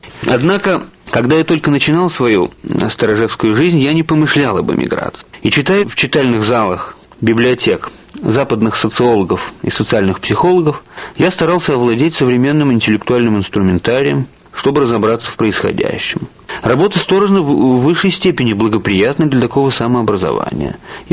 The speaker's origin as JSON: {"language": "Russian", "region": "Moscow", "country": "Russia", "tie": "born or raised there", "moved": "as an adult", "said": "Как коренной москвич, я люблю Москву."}